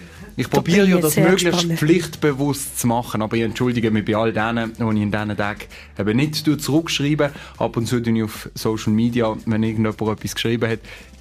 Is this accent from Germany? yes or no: no; Eastern Switzerland, Switzerland; accent: Eastern Swiss dialect; und das als Ostschweizer. Deshalb habe ich in meinem Mundart-Dialekt das Mail verfasst.